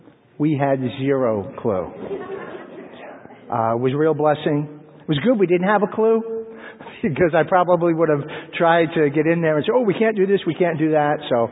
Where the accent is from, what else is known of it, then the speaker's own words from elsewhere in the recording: Bay Shore, New York, United States; I first heard it as a teenager, growing up in Bayshore, Long Island.